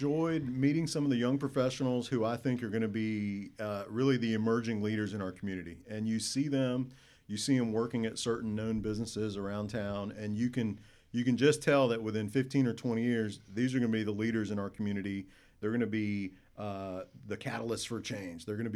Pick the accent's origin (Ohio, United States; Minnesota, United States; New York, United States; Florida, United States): Florida, United States; Tallahassee; I am born and raised in Tallahassee. Went to school here my whole life and moved away to go to Gainesville, go Gators.